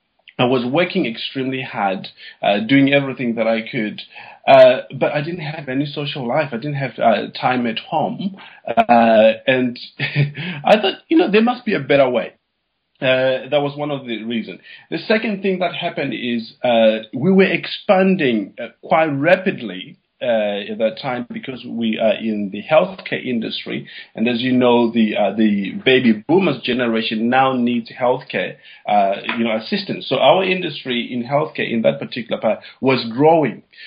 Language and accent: English; Zimbabwe; moved away as an adult; now in United Kingdom; My dad and my mom were very entrepreneurial, and I'm originally from Zimbabwe. And when I came over to the UK, I went to university